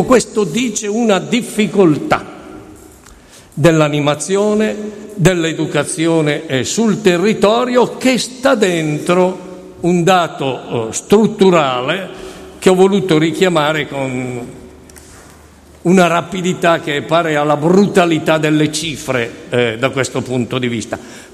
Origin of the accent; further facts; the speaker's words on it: Sesto San Giovanni, Lombardy, Italy; Io sono di Sesto San Giovanni, cittadella dell'acciaio durante il fascismo, Stalingrado d'Italia nel dopoguerra